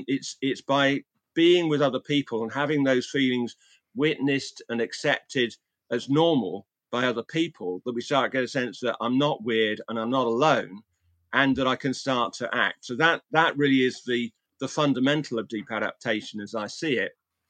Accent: England, United Kingdom; You know, I'm involved in a project in my hometown in England around food security.

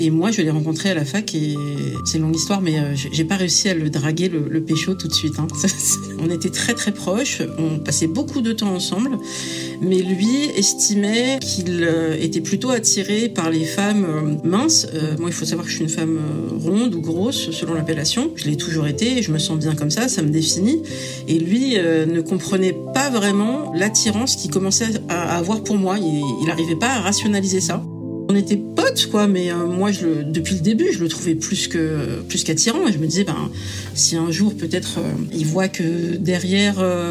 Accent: France; moi je suis française dans le sens où je suis née en France et c'est ma culture clairement, mais j'ai aussi des origines, donc je suis d'origine algérienne. Voilà, je suis kabyle par mon père et par ma maman, je suis algérienne. Donc une culture maghrébine, musulmane

